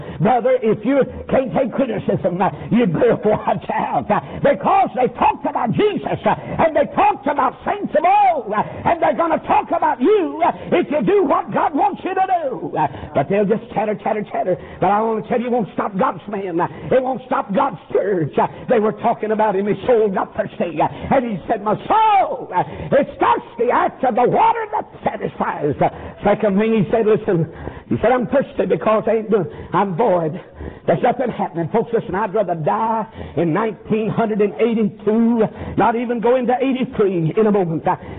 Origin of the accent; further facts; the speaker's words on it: North Carolina, United States; I'm from North Carolina.